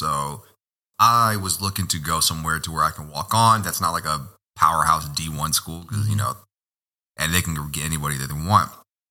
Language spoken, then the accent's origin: English; San Francisco, California, United States; also born or lived in Sicily, Italy / San Antonio, United States / Berkeley, United States; So I grew up in San Francisco, bounced around a lot. We used to live in Sicily when I was a kid. Used to live in San Antonio, Texas. Moved back to Berkeley, California. Then, for the most part, lived in San Francisco.